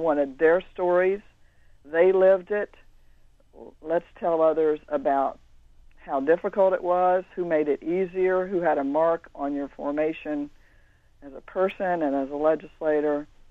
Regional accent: Pasco County, Florida, United States; I was born in Tampa. Actually, grew up in Pasco County. My family raised oranges, and my grandfather was an immigrant.

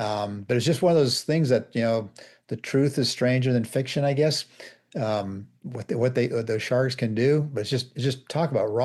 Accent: Monterey, California, United States; because I grew up here in the Monterey area, there have been a few attacks in the early 70s on surfers mainly.

